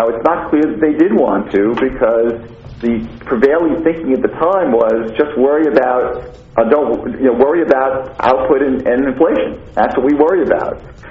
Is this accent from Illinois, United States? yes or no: no; New York, United States; I am a New Yorker, but luckily I'm an academic